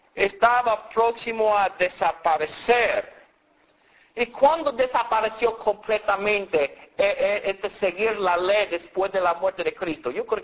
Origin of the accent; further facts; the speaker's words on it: Alabama, United States; Y donde me crié allá en Alabama, todas las mesas para la cena tenían eso del frente.